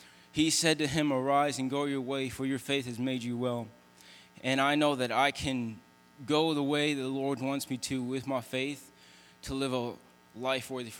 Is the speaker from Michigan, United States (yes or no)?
yes; Michigan, United States; I'm from Mid Michigan.